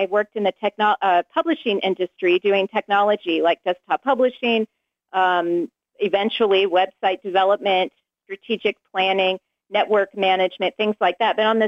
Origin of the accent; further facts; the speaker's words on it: Oregon, United States; I grew up in Oregon, so I had the beautiful, really, privilege of going to church camp on the unspoiled, beautiful Oregon coast